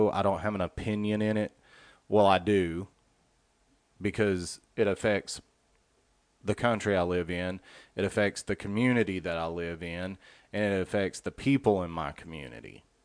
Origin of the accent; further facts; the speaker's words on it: Chattanooga, Tennessee, United States; I've heard people here in my hometown, Chattanooga, getting $875 a week to not go to work.